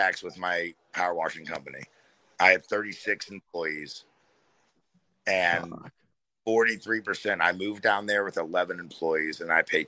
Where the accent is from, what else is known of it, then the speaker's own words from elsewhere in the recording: U.S. Virgin Islands; I came from the Virgin Islands.